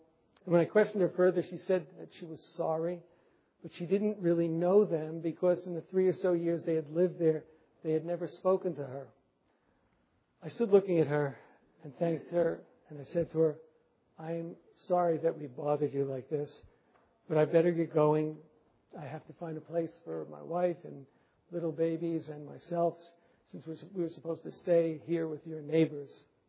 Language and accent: English; New York City, New York, United States; Then he learned from me that I was Jewish, that I was from New York City.